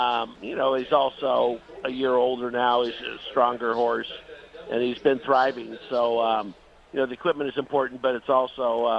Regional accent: Pasadena, California, United States; You know, I'm a California guy. I've been based here my whole career, born and raised in Pasadena.

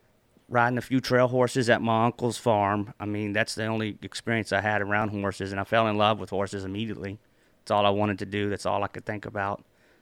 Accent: Lebanon, Kentucky, United States; also born or lived in Springfield, Kentucky / Lexington, Kentucky; spent most of my younger years in Springfield, Kentucky, Lebanon, Kentucky. I was born in Lebanon, Kentucky, very small towns, kind of a farm boy type. But me and my mother moved to the city when I was about 12 and to Lexington

